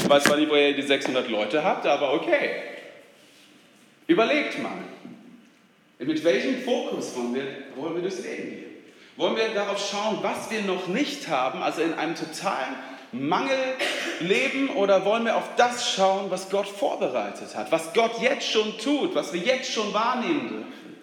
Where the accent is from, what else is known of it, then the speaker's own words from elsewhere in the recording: Germany; Wir Deutschen, also ich sage jetzt mal, wir Deutschen, ich bin ja hier aufgewachsen, ne? Also ich bin ja mehr Deutscher als Schwede, auch wenn mein Pass was anderes aussagt.